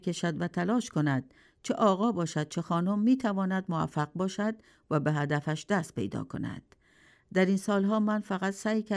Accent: Iran; به عنوان یک ایرانی احساس غرور کنیم

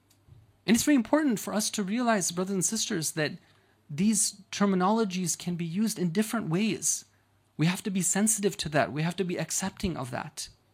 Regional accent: United States; So let's say, for example, I, as an American, I, as a Muslim

